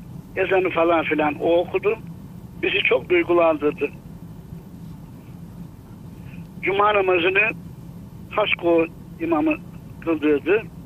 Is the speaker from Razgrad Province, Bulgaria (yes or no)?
yes; Bogdanlı, Razgrad Province, Bulgaria; Bugün ben doğup büyüdüğüm Samuil Belediyesi'nin Bogdanlı köyünde